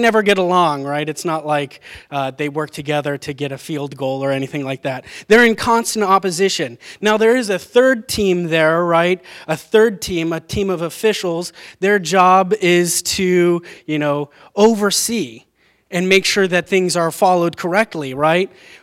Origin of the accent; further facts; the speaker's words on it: California, United States; moved away as an adult; I come from California. That was where I was born and raised. I was in a lovely church out there for 18 years of my life.